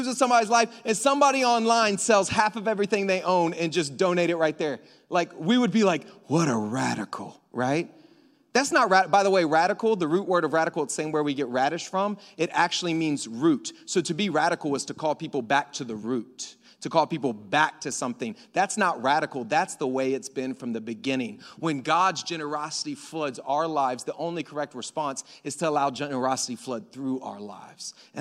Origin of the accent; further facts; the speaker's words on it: Florida, United States; I grew up on the Gulf Coast of Florida.